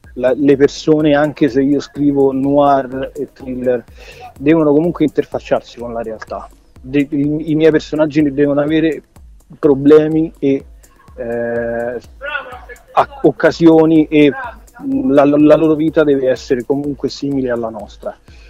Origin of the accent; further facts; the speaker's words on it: Rome, Lazio, Italy; Io sono di Roma, quindi mi è venuto spontaneo